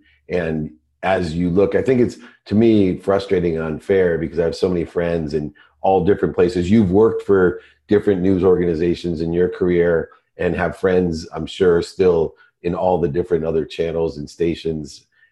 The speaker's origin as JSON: {"language": "English", "region": "Ohio", "country": "United States", "said": "And, you know, we're both Buckeyes from the Midwest."}